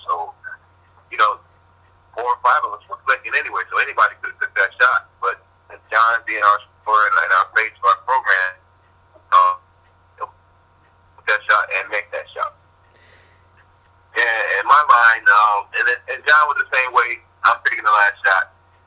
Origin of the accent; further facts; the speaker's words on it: Syracuse, New York, United States; I'm from Syracuse, I got the skinny kid, I got the skinny white kid, too.